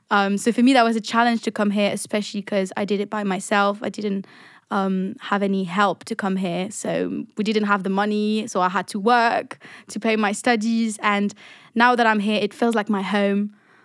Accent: Montreux, Vaud, Switzerland; moved away as an adult; now in London, United Kingdom; I am originally from Montreux in Switzerland, and I moved to London about a year and a half ago to study songwriting at ICMP.

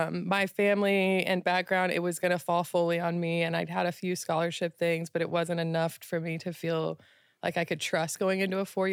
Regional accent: Indiana, United States; now in Los Angeles, United States; So born and raised in Indiana, moved in 2009 out to Los Angeles.

